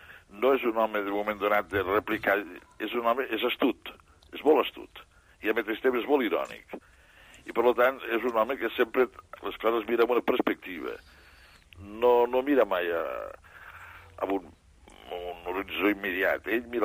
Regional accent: Arbeca, Catalonia, Spain; Jo pujo de Targa, però jo soc d'Arbeca, un Arbeca.

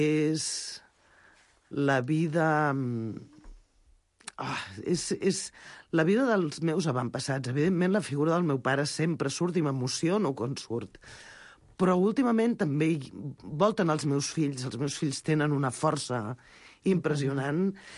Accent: Sant Celoni, Catalonia, Spain; Sant Celoni és a casa, és el meu poble.

